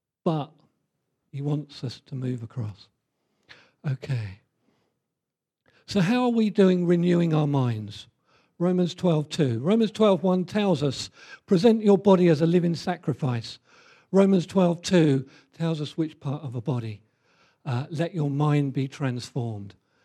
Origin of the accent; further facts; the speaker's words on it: England, United Kingdom; born there; I was born in England, but I was reborn into the kingdom of God.